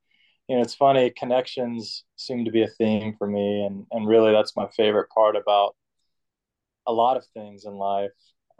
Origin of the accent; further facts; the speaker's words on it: Lake Charles, Louisiana, United States; But I grew up in Louisiana in a small town called Lake Charles. And I grew up in a Southern Baptist church